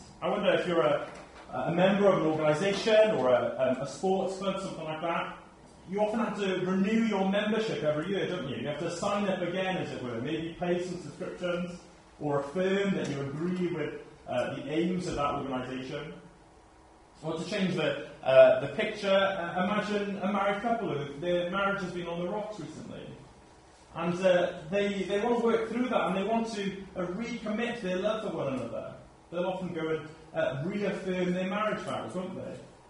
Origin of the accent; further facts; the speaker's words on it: United Kingdom; And because I'm British, and because the forces were British, I guess I felt a degree of shame